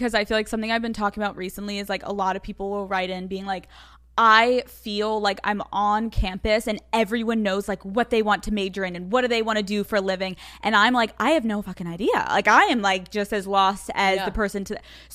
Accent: Pennsylvania, United States; I can relate to that because I'm from Pennsylvania.

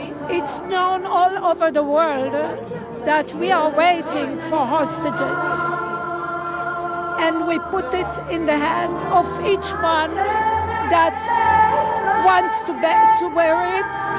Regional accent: Tel Aviv, Tel Aviv District, Israel; From Tel Aviv.

